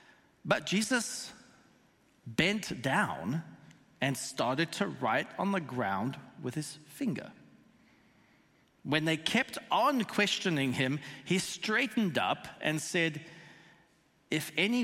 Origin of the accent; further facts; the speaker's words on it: South Africa; being South African, we do like our tea